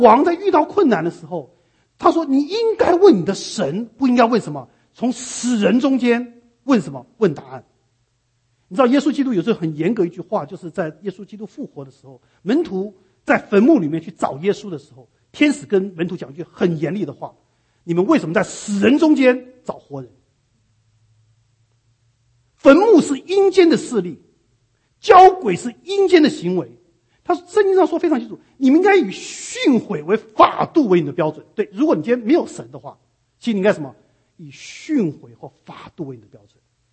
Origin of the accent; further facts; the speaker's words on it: Taiwan; 有多少时候我从台湾来的，这在台湾来讲根本很普通的事情，